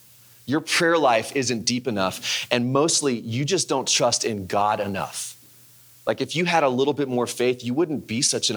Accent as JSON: {"language": "English", "town": "Dallas", "region": "Texas", "country": "United States", "tie": "born there", "said": "I was born in Dallas. I never thought I would come back"}